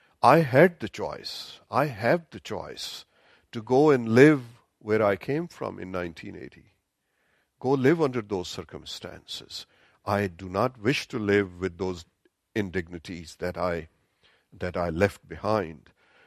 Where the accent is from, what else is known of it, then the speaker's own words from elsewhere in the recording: Charlottesville, Virginia, United States; I come from Charlottesville, Virginia.